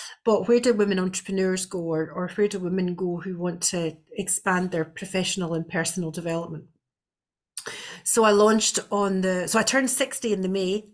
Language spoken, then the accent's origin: English; Edinburgh, Scotland, United Kingdom; I'm originally from Edinburgh.